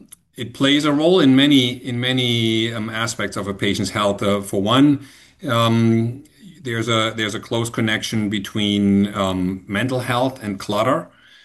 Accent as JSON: {"language": "English", "country": "Germany", "also_born_or_lived": "Ohio", "moved": "as an adult", "lives_now": "United States", "said": "I'm originally from Germany. I used to practice there from 2001 to 2008, and then I came to the US and started here after my residency in Cleveland, Ohio."}